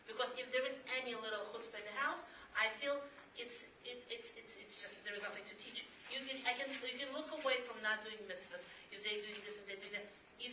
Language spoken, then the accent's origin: Hebrew; Russia; אני באה מרוסיה, מה שאמרו וזה ככה.